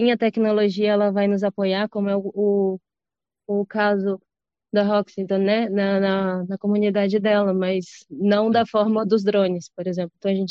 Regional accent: Brazil; destaques positivos é essa minha perspectiva enquanto brasileira, né?

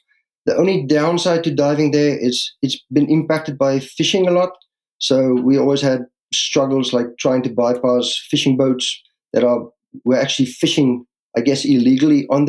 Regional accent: South Africa; now in Halifax, Canada; I'm from South Africa originally.

